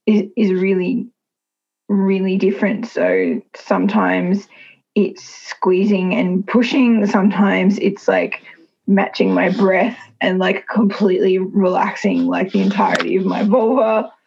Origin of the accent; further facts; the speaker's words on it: Australia; I am bisexual and I am Australian and I live in Australia, born in Australia.